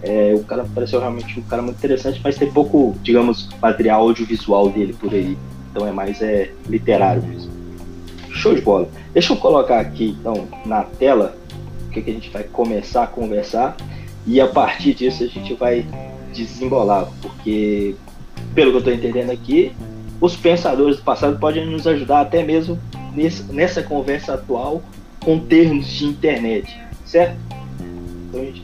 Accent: Brazil; falando sobre algumas coisas do meu ponto de vista como brasileiro

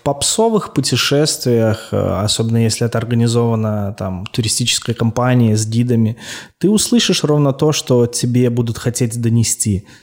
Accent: Belarus; я, наверное, как, даже как истинный белорус, да, мы белорусы, мы же нация, которая больше выросли на земле

